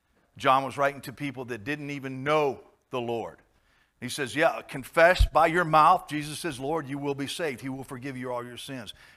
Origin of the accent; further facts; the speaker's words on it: Georgia, United States; years ago when I was growing up in the Baptist church down in Georgia in the Bible Belt